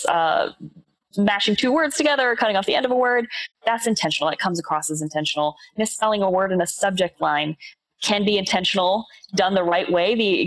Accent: New Orleans, Louisiana, United States; New Orleans.

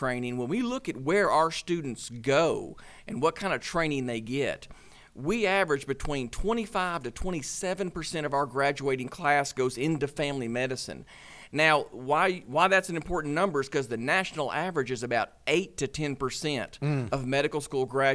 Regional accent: Arkadelphia, Arkansas, United States; which you and I both know growing up in Arkadelphia and in Clark County in that region

